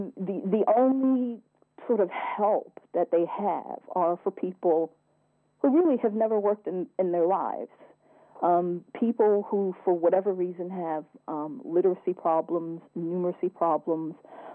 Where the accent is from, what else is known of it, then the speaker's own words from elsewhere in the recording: United States; obviously I'm an American. I'm Native American.